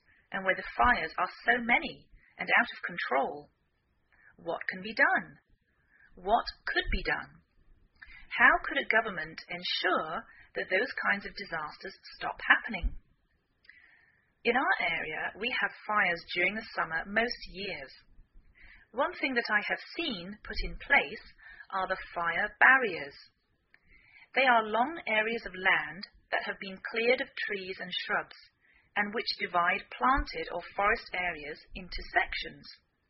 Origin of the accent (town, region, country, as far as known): England, United Kingdom; now in United States